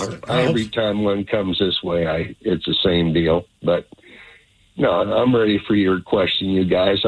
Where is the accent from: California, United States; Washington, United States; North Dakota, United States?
North Dakota, United States; moved away as an adult; I'm originally from North Dakota, and I moved down here in 1986 because I was sick and tired of winter